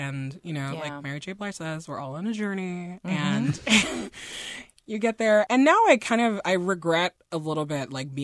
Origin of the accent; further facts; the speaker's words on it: Nigeria; also born or lived in Guinea / France; I'm originally from Guinea in West Africa. We grew up in Nigeria and in France.